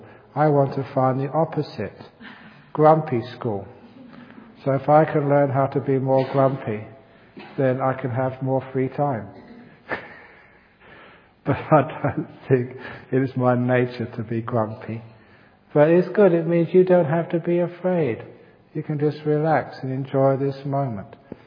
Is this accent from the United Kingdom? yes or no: yes; England, United Kingdom; especially on a Sunday morning, being English.